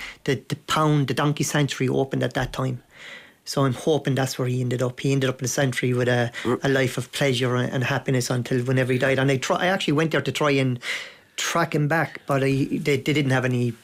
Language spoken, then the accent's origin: English; South Hill, Munster, Ireland; One of the things about growing up in South Hill is, you know, it was a highly socially deprived area. The bar wasn't set high. Most people up there were on the dole or on social welfare or doing odd jobs